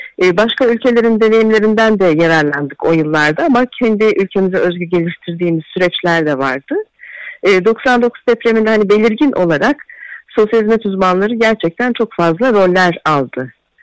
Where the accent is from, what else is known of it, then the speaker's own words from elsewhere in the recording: Afyonkarahisar, Turkey; benim yaşadığım yöre, ben Afyonluyum.